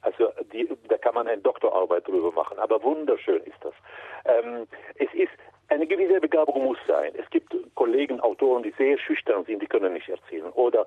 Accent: Damascus, Damascus Governorate, Syria; now in Germany; Meine Heimat ist Deutschland geworden, aber mein Herz bleibt syrisch, damaszenerisch, genau gesagt das christliche Viertel in Damaskus. Das ist sehr verbunden mit meiner Kindheit.

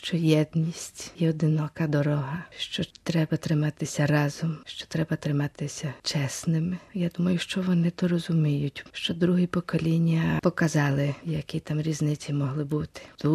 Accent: Buenos Aires, Argentina; Я народилася в Аргентині, ціле моє життя в Буенос-Айресі, я в Буенос-Айресі почуваюся вдома. Але я не можу себе уявити без українського духу.

